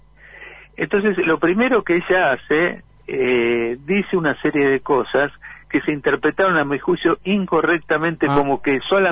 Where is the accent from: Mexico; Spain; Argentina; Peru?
Argentina; yo, como patriota argentino, estoy a favor de la solvencia fiscal.